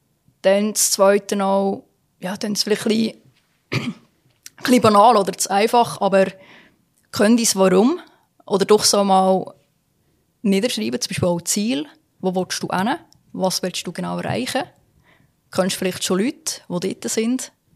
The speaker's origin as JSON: {"language": "German", "country": "Switzerland", "said": "wo wir als Schweizer sowieso haben."}